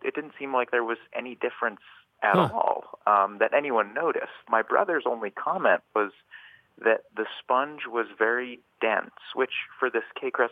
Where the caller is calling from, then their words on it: Cambridge, United States; I'm calling from Cambridge.